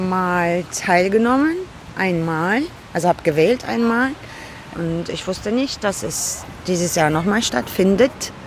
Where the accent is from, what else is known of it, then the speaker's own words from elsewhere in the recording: Cologne, North Rhine-Westphalia, Germany; born there; Meine Eltern kommen aus der Türkei. Mein Vater ist einer der ersten Gastarbeiter. Ich bin hier in Köln geboren.